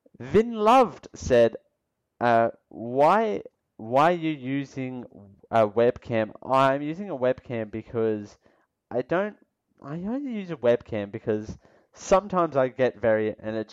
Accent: Australia; I'm from Australia.

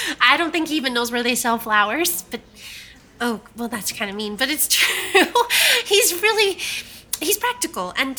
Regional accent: South Carolina, United States; Okay, hi. … I'm 32 years old and I'm from South Carolina.

